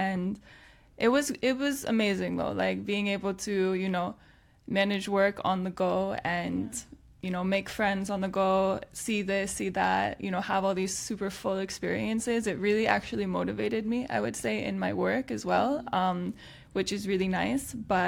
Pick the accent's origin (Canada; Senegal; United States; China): Canada; now in Lisbon, Portugal; I'm from Canada. I've been in Lisbon for almost 5 months now. Lisbon is now my home after 10 years of travel